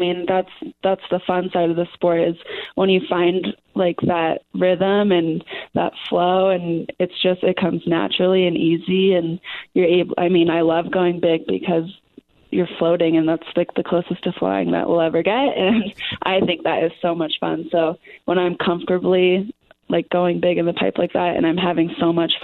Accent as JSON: {"language": "English", "town": "Carmel", "region": "California", "country": "United States", "tie": "born or raised there", "said": "I grew up in Carmel, California, which is a little beach town, 5 hours away from snow."}